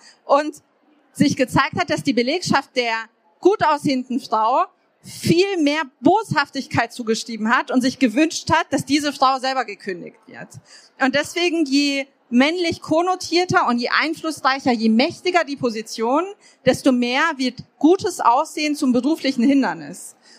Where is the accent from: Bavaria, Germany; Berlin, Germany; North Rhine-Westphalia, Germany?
Bavaria, Germany; Munich; ich bin in einem Viertel aufgewachsen in München, das einen sehr, sehr hohen Migrationsanteil hatte, wo sehr viele Menschen gar keinen Job hatten.